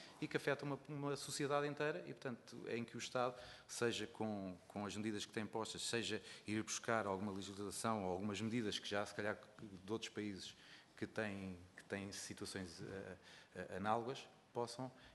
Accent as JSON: {"language": "Portuguese", "region": "Santarém", "country": "Portugal", "said": "eu próprio sou de Santarém e tenho debatido várias vezes com assuntos destes"}